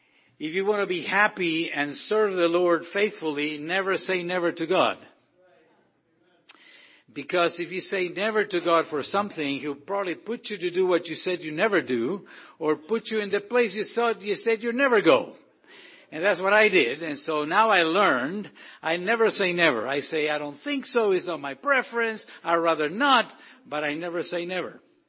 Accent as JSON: {"language": "English", "country": "Argentina", "tie": "born or raised there", "also_born_or_lived": "Spain / Uruguay / United States", "lives_now": "Canada", "said": "I was born in Spain, raised in Argentina, Uruguay, here in the U.S., and now in Canada for 6 years."}